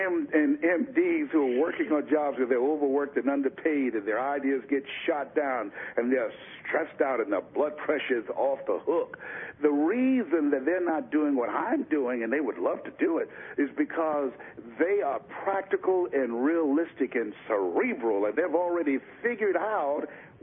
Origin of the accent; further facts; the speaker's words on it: Miami, Florida, United States; and here I am from Miami, Florida, and we two young guys who had this sense of ambition and drive